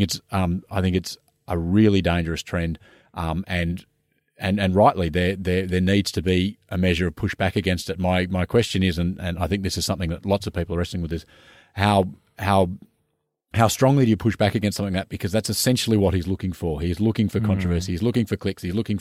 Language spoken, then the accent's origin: English; Singapore; born there; but I was born in Singapore